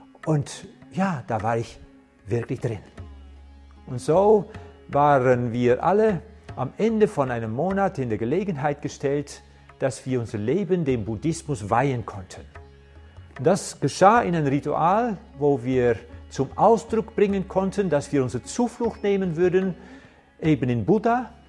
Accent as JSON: {"language": "German", "country": "Netherlands", "second_language": "German", "said": "ich bin Holländer, deswegen dieser Ü-Klang. Meine Eltern haben keine Religion gehabt, ich habe keine Konfirmation oder Taufe oder irgendwas in diese Richtung erfahren."}